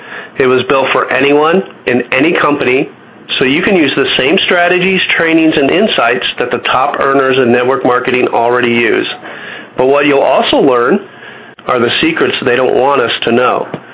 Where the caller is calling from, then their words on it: Doylestown, Pennsylvania, United States; I'm calling from Doylestown, Pennsylvania.